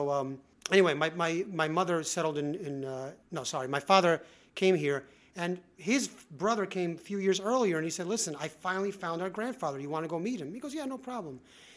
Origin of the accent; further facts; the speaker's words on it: Manhattan, New York, United States; as proud as I am about my Italian roots and background and everything, growing up in Manhattan, I was really lucky and blessed